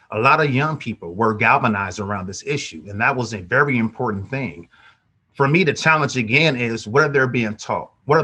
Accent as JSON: {"language": "English", "town": "Oakland", "region": "California", "country": "United States", "tie": "born or raised there", "said": "And I'm born and raised in Oakland, 1974."}